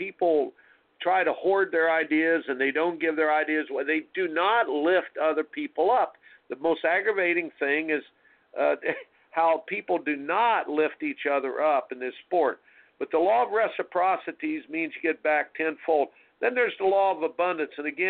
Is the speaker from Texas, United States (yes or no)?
no; Indiana, United States; I know about basketball was my sport growing up in Indiana.